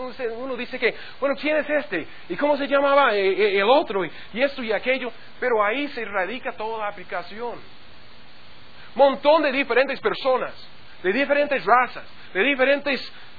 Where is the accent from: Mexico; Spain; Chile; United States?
United States; Spanish is a second language; Si usted no lo ha notado, yo soy gringo.